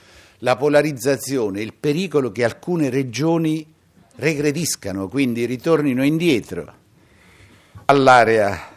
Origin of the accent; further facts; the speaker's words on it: Molise, Italy; io se dovessi raccontarvi la vicenda della mia terra, del Molise